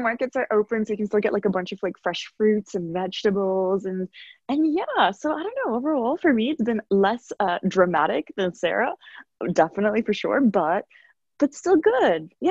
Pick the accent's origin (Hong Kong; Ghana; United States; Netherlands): Hong Kong; and I grew up in Hong Kong.